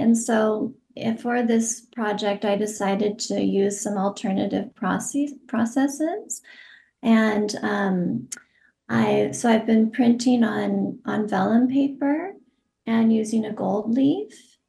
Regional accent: Bolinas, California, United States; back in my hometown in Bolinas

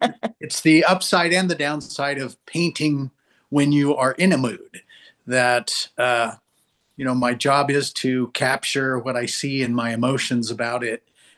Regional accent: Santa Barbara, California, United States; now in New Mexico, United States; when I moved away to New Mexico from California, you know, from Santa Barbara, it was somewhat of a psychic shock going from a beach person to suddenly having cows and horses in our backyard. And I missed Santa Barbara.

